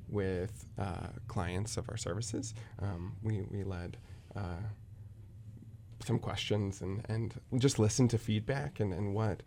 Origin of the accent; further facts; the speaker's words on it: Bellingham, Washington, United States; also born or lived in Seattle; now in Roseburg, United States; I actually went and did a year of service back in my hometown, Bellingham, Washington.